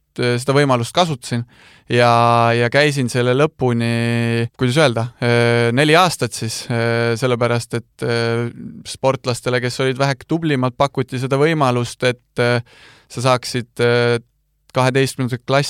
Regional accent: Rakvere, Lääne-Viru County, Estonia; also born or lived in Viljandi; now in Tallinn, Estonia; sealt Rakvere poolt ma olen pärit

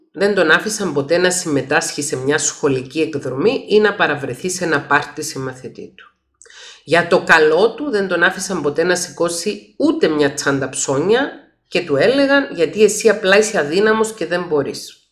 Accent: Cyprus; εγώ που μεγάλωσα στην Κύπρο σε μια επαρχιακή πόλη

